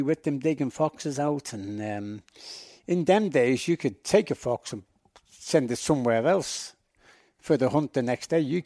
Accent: Liverpool, North West England, United Kingdom; That's how we got the name. And everybody in Liverpool had Scouse on a Monday.

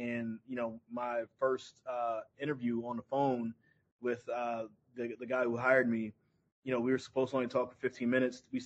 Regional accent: Greensboro, North Carolina, United States; I'm from North Carolina as well. But I'm from Greensboro. So when I think of school wrestling, I think of Greensboro Coliseum. I think of all that. That's where I came from.

